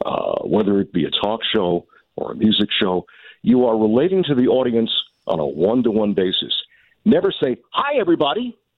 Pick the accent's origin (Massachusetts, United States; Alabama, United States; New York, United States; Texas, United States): New York, United States; As a lifelong ball fan, going back to, I guess, the early 60s, growing up in New York with Mantle and Maris and Yogi Berra and Whitey Ford